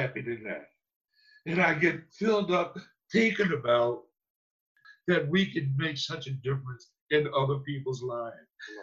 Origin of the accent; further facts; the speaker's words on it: Cordtown, Maryland, United States; I'm from Cordtown, Maryland, which is about 4 miles outside of Cambridge, Maryland.